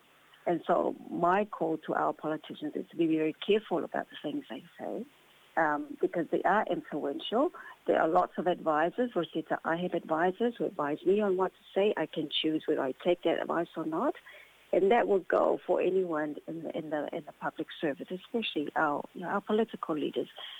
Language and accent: English; Samoa; now in New Zealand; Myself, I'm from Samoa. I've come from another land.